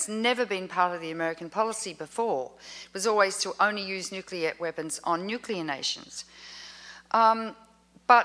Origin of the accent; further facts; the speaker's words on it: Australia; now in United States; and I'm an Australian, and they could easily stop me travelling.